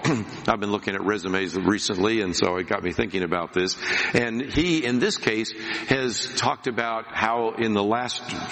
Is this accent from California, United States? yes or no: yes; Berkeley, California, United States; Growing up in Berkeley, I saw some people that had pharmacological visions